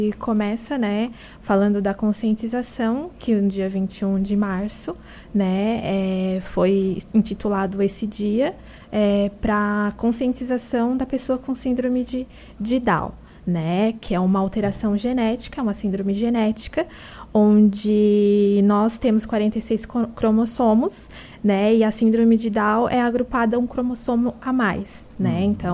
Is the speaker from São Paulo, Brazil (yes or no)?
no; Criciúma, Santa Catarina, Brazil; Sou de Criciúma.